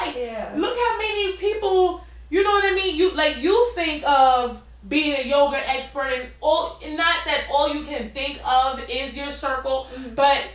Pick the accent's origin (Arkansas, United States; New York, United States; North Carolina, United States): New York, United States; Queens; they follow me because I'm from Queens and they represent Queens.